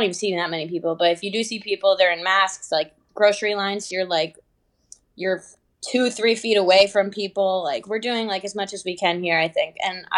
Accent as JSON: {"language": "English", "region": "New York", "country": "United States", "said": "Like I'm from New York, so"}